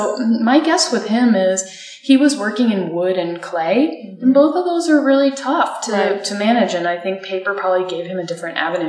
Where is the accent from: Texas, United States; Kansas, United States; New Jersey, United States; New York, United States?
New Jersey, United States; Pitman; I grew up in a little town outside of Philadelphia called Pittman, New Jersey.